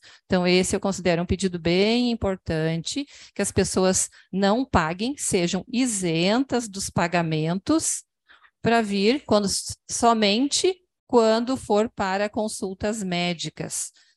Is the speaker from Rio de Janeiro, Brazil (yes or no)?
no; Douradilho, Rio Grande do Sul, Brazil; nós temos alunos, inclusive do Douradilho, que eu sou do Douradilho, que frequentam a escola